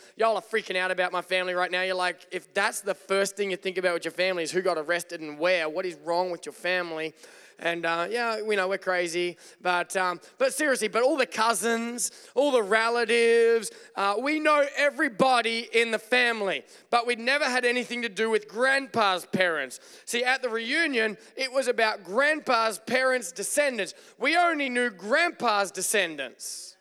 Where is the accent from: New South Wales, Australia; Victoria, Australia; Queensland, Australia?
Victoria, Australia; Wodonga; now in United States; I'm from Wodonga, and I've been in Wodonga for a long time, and Wodonga didn't feel like home anymore.